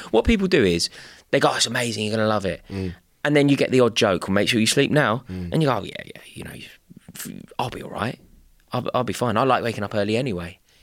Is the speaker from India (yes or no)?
no; United Kingdom; I know we're British and we don't speak about things like